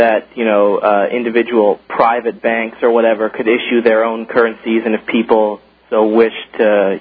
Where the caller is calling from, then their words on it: Vancouver, British Columbia, Canada; Well, I'm from Vancouver, Canada, to let all your listeners know.